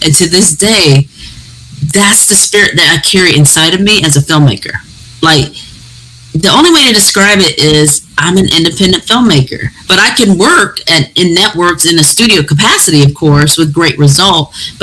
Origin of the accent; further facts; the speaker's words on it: Detroit, Michigan, United States; now in Los Angeles, United States; I didn't know that growing up in Detroit.